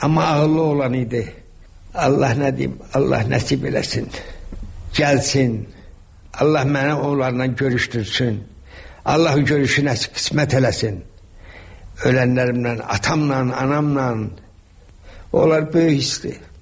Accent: Shaki, Azerbaijan; Mən uşaqlıqda böyük həyətimiz vardı Şəkidə.

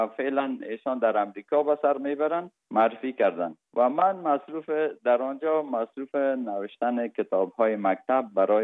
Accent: Kabul, Afghanistan; born or raised there; also born or lived in Parwan

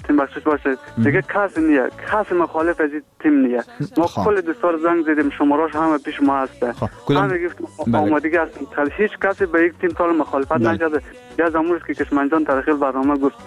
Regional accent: Afghanistan; همی ما افغان هستیم یک برادر هستیم

